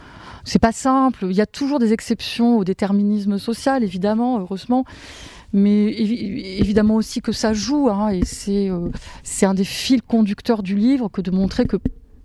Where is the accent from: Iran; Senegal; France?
France; Marseille, Provence-Alpes-Côte d'Azur; Et puis, par ailleurs, je suis marseillaise.